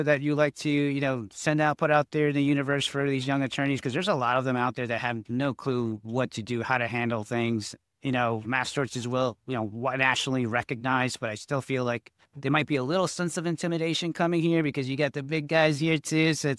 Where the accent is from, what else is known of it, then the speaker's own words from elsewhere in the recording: New York City, New York, United States; as a New Yorker from Midtown and Hell's Kitchen, that's where I grew up, born and raised.